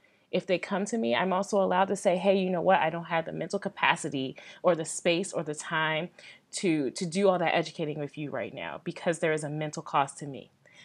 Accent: Baltimore, Maryland, United States; now in Missouri, United States; And you guys know I'm from Baltimore. And so my perspective typically comes from that urban background, city background

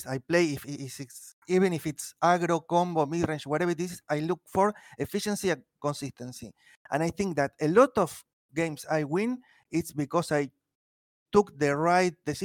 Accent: Argentina; English is a second language; Well, I am from Argentina, South America

